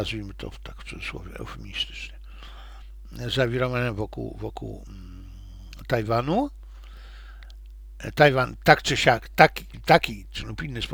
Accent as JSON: {"language": "Polish", "country": "China", "said": "ponieważ jestem Chińczykiem i dla mnie to jest logiczne"}